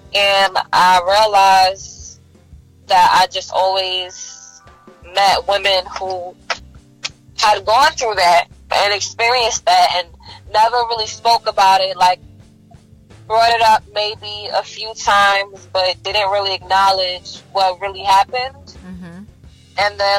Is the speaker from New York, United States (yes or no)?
yes; Far Rockaway, New York, United States; I'm from Queens, New York. Far Rockaway.